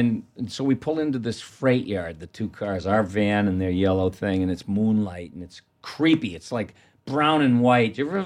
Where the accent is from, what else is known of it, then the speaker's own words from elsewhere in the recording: Massachusetts, United States; I said, look, we're from Massachusetts. Yeah, that's true. But we only came up here to just play at a rock and roll club.